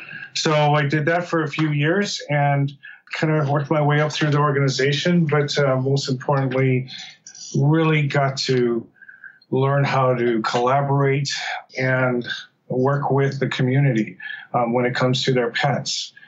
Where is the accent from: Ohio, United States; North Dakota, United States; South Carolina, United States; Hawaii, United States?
Hawaii, United States; I was born and raised on Oahu and surrounded by show dogs.